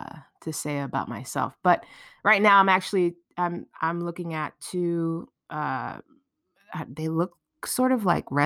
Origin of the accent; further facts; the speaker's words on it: Philadelphia, Pennsylvania, United States; And I grew up in Philadelphia.